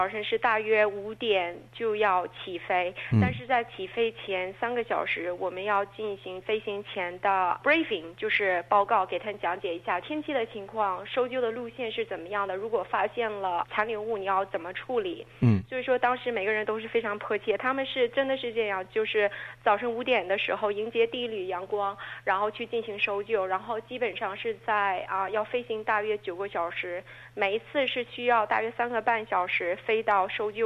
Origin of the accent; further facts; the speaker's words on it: Shenyang, Liaoning, China; moved away as an adult; now in Sydney, Australia; 我是沈阳人，我在2005年来悉尼，来澳大利亚念研究生，毕业了以后，像很多留学生一样，因为非常喜欢这个国家，就移民留在了这里。